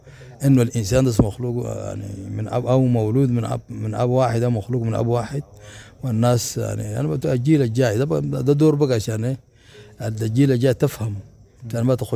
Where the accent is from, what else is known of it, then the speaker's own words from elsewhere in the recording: Sudan; بلدنا السودان